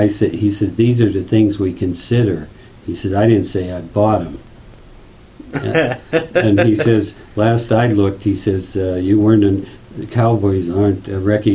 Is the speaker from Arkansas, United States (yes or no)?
no; Illinois, United States; I'm from Illinois.